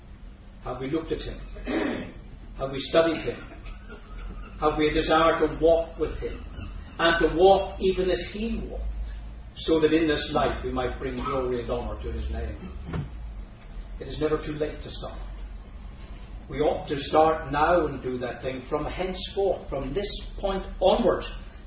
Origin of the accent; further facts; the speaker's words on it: Northern Ireland, United Kingdom; I was brought up in the Northern Ireland.